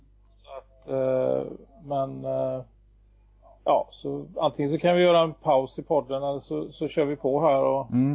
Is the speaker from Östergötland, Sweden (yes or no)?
no; Gothenburg, Västra Götaland County, Sweden; det finns den här typen av förening i min hemstad Göteborg